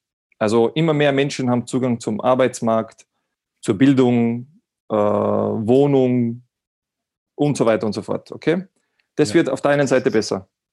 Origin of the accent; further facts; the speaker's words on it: Austria; als wie bei uns in Österreich. Ich rede jetzt von Österreich.